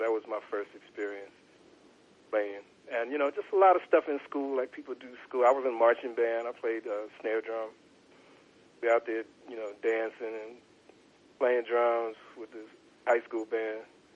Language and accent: English; Youngstown, Ohio, United States; You know, I'm from Ohio, Youngstown, Ohio